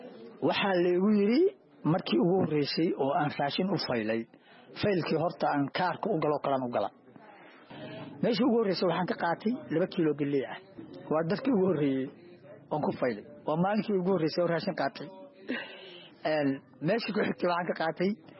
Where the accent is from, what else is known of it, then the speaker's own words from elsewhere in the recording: Cawlab, Galguduud, Somalia; born there; waxaan ku dhashay aniga gobolka Galgaduud qasabada degmada Cawlab